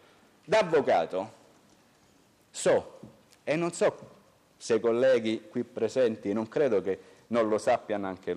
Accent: Rome, Lazio, Italy; non è una battuta mia da romano

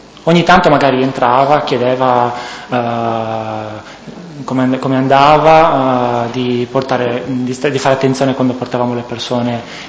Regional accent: Sassari, Sardinia, Italy; born there; now in Milan, Italy; sono nato a Sassari il 27 agosto del 79 e sono residente a Milano.

